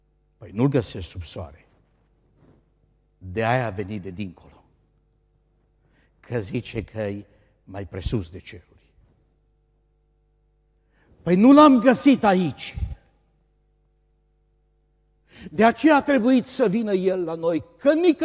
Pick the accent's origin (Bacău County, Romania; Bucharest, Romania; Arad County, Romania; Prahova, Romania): Arad County, Romania; Arad; Eu am crescut la Arad într-un cartier care a fost sat înainte.